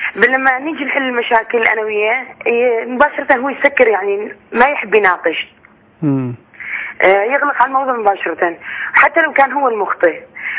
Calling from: Syria; من سوريا.

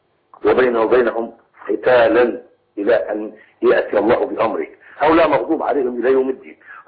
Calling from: Libya; من ليبيا. الله يخليك.

